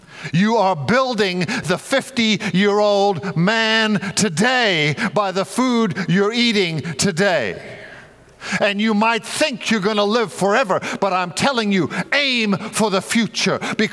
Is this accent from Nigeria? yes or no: no; South Africa; I grew up in South Africa at Helderberg College. It's in the Hottentots Holland Mountain Range.